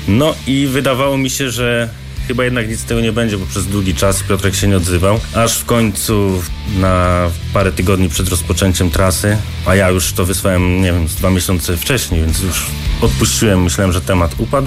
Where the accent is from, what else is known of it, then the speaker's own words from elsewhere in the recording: Rzeszów, Subcarpathian Voivodeship, Poland; Pyta się, skąd jesteśmy. Mówię, że jesteśmy z Rzeszowa.